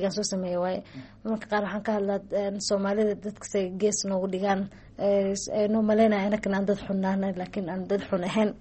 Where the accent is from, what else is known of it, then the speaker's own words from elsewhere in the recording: Nairobi, Kenya; ana waxaan ku dhashay Nairobi aan ku dhashay Nairobi lagu kariyay